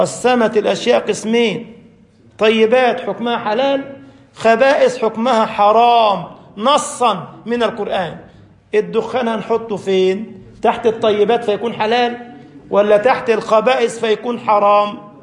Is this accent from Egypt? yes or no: yes; Egypt; بيقول لك مصر أم الدنيا، وأنا ابنها عشان أنا مصري